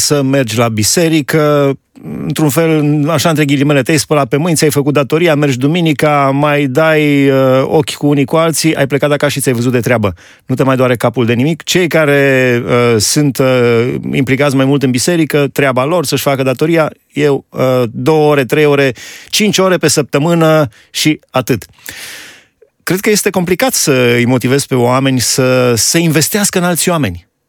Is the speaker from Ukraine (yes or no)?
no; Alba Iulia, Alba County, Romania; moved away as an adult; în 1988 am venit din Alba Iulia la Timișoara, la facultate, era încă pe vremea comunismului